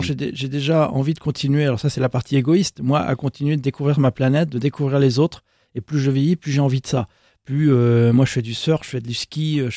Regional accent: Brittany, France; je suis très attaché à ma culture, je suis breton, je suis très franchouillard et je n'ai pas envie de perdre ça.

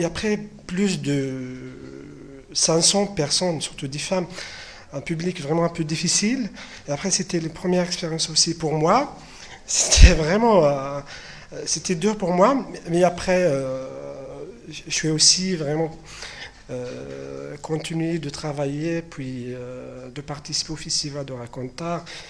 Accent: Kabylie, Algeria; c'était vraiment étrange, surtout chez nous, en Kabylie.

